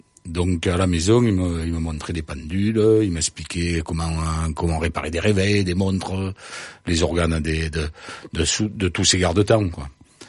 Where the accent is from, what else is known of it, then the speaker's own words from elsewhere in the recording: Marseille, Provence-Alpes-Côte d'Azur, France; born there; Eh ben, je suis né à Marseille.